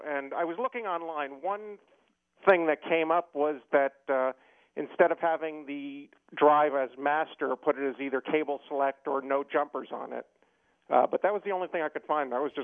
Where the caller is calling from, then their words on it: Goshen, United States; I'm calling from Goshen.